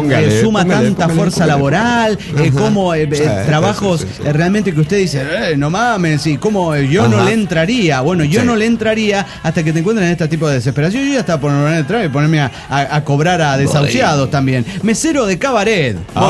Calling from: Quito, Pichincha, Ecuador; de Quito, Ecuador.

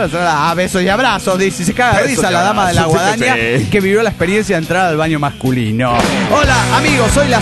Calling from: San Luis, Argentina; de San Luis, Argentina.

